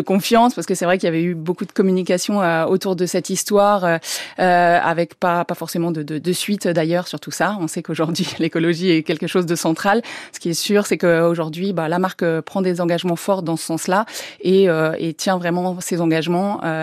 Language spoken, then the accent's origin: French; France; C'est forcément un moment incontournable, déjà en tant que Français